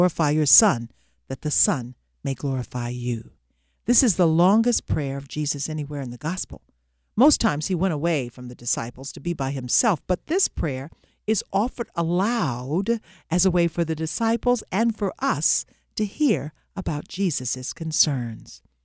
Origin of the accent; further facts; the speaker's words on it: the South, United States; As you may already know, I come from the South, and every kid down South was familiar with the phrase fighting words.